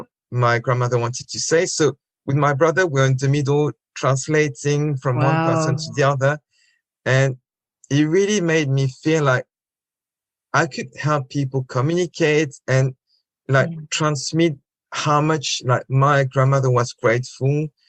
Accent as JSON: {"language": "English", "country": "France", "tie": "born or raised there", "said": "I grew up in France."}